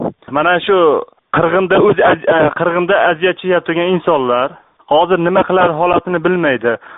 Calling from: Prague, Czechia

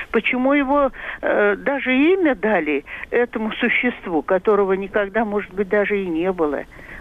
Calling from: Moscow, Russia; Я из Москвы.

